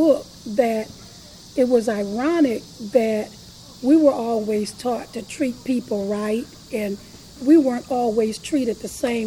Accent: Peoria, Illinois, United States; We were raised in the Christian church. So my father was a major pastor here in Peoria, Illinois

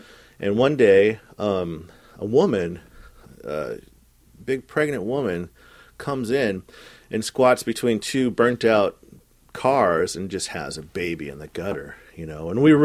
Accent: Blue River, Oregon, United States; also born or lived in McKenzie Bridge, United States; I grew up in Blue River, Oregon, Mackenzie Bridge, Oregon. It's a small little logging town.

